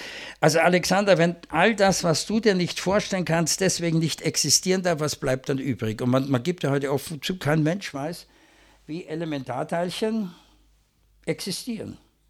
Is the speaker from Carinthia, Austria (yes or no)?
no; Vienna, Austria; ich bin Wiener